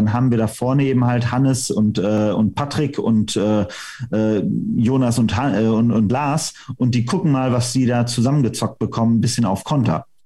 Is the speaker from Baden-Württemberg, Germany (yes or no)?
no; Aachen, North Rhine-Westphalia, Germany; also ich bin ja Aachener